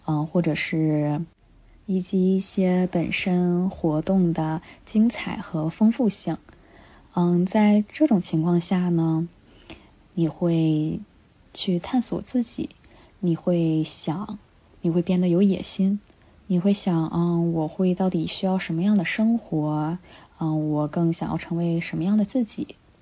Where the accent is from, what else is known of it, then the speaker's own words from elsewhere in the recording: Northeast China, China; 作为一个东北人，其实前往阿拉斯加也是让我有一种很莫名的亲切感，当然也是比我的家乡还要远远再寒冷一些。